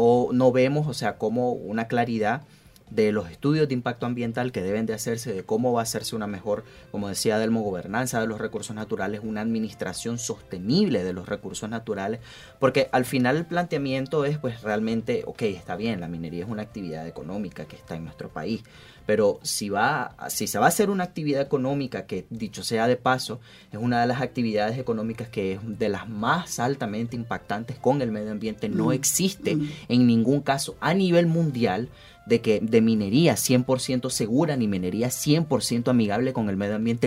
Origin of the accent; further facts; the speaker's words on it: Nicaragua; nosotros como ciudadanos nicaragüenses tenemos derechos